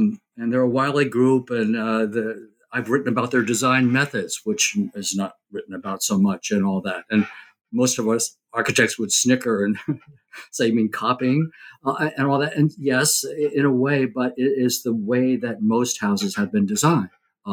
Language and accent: English; New Jersey, United States; I grew up in New Jersey, suburban kid. And I went to Carnegie Mellon University in architecture and graduated there.